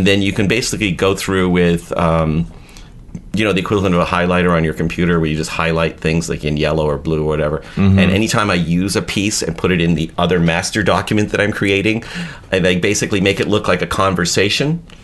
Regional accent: Toronto, Ontario, Canada; I thought you'd appreciate this story because I grew up in Toronto, Canada.

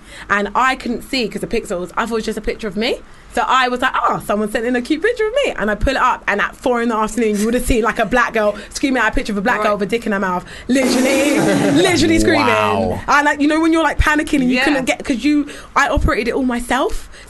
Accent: London, United Kingdom; I wasn't aware of white people because I'm from South London.

